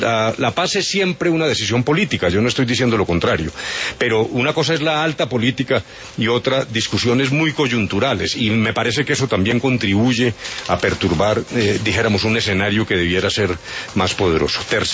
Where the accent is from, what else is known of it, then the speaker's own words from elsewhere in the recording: Manzanares, Caldas, Colombia; born there; Yo nací en Manzanares, estudié en la universidad pública.